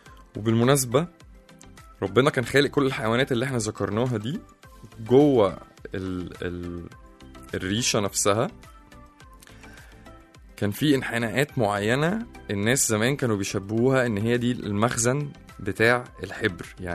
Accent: Egypt; وإحنا كمصريين عملنا طفرة كبيرة قوي في مجال القلم والورقة ده

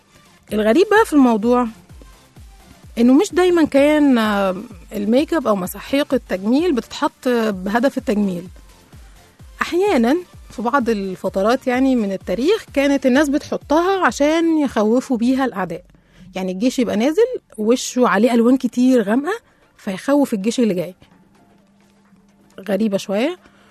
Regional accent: Egypt; مش كانت يعني او ما كانتش بس عندنا احنا كمصريين او عند الفراعنة بس

